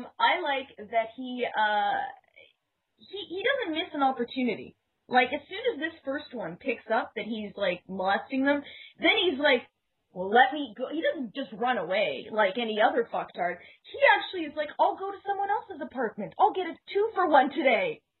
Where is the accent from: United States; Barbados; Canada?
Canada; This is making it harder for me to understand as a Canadian.